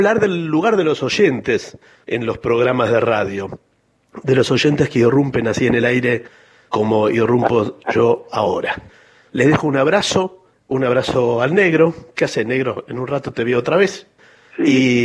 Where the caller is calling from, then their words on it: Ciudad Evita, Buenos Aires Province, Argentina; de Ciudad Evita